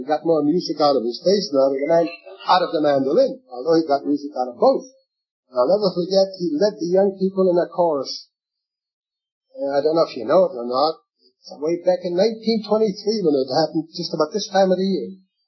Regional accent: Poland; moved away; When I came from Poland, I was wild. I mean physically rotten. I was like an animal because I had been treated like one.

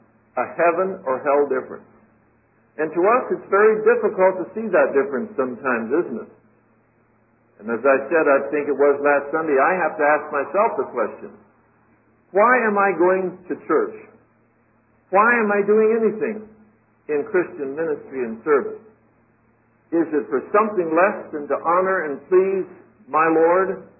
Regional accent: United States; I'm an American like most of you

